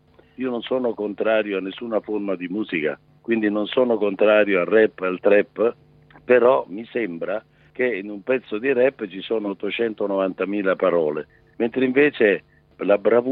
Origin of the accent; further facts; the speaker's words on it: Rome, Lazio, Italy; Io sono romano e ho detto: certo che mi garba.